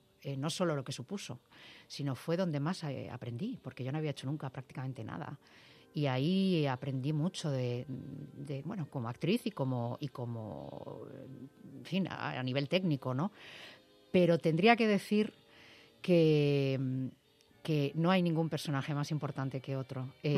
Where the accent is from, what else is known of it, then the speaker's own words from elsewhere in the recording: Spain; mi familia está aquí. Y mi país es España. Y a mí me gusta España y vivir en mi país con mi gente.